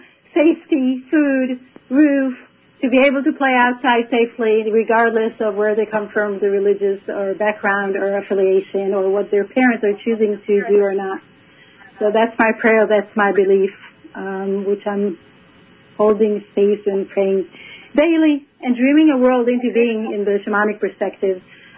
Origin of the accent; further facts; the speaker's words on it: Israel; I am from Israel, I would say crazy Israel these days, and I am in Israel, yes.